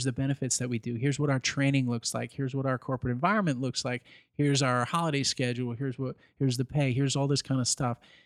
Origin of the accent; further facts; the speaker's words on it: Syracuse, New York, United States; But if I went back to my hometown in Syracuse, New York, you can't go to a mall or a restaurant or anything without seeing somebody you know.